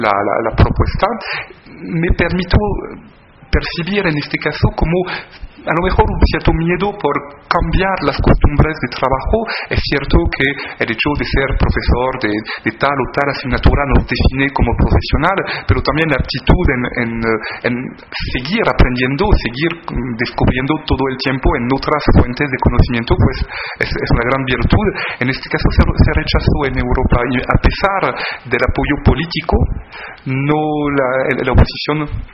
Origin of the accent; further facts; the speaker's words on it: France; Spanish is a second language; now in Mexico; siendo yo el francés de nacionalidad